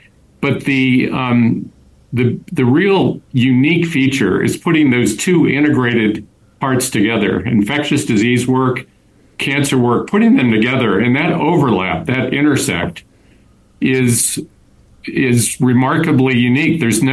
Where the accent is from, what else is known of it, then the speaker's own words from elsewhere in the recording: United States; now in Johannesburg, South Africa; obviously I'm an American